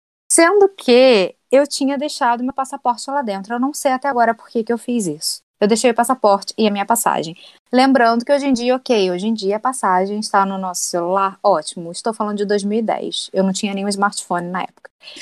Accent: Brazil; E falou assim: você é brasileira? Aí eu falei: brasileira sou brasileira.

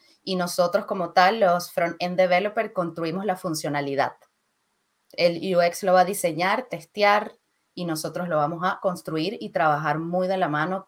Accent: Venezuela; moved away as an adult; now in Scotland, United Kingdom; como ya Saúl les comentó. Vengo de Venezuela. Actualmente vivo en Escocia. Vivo y trabajo en Escocia, en Reino Unido. Y bueno, yo me gradué como bibliotecóloga de la Universidad Central de Venezuela.

